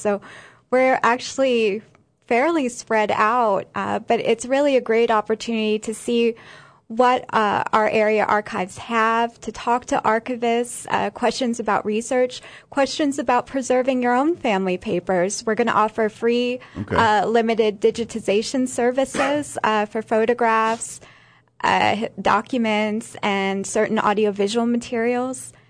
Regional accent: Santa Fe, New Mexico, United States; Yes, I'm from Santa Fe.

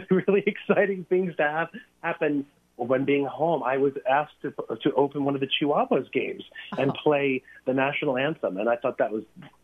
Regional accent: Virginia, United States; And so, obviously, 18 years of that was spent growing up in Northern Virginia.

